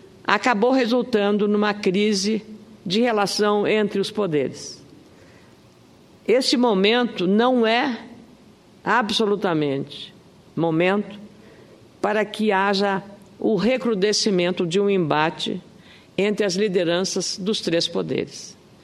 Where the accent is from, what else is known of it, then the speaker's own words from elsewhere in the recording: Rio Grande do Sul, Brazil; no meu estado do Rio Grande do Sul